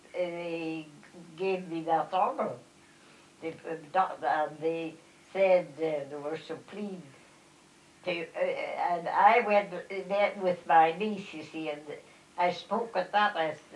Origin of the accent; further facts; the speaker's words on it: Ireland; I said, "I'm Irish, and I'll do it again."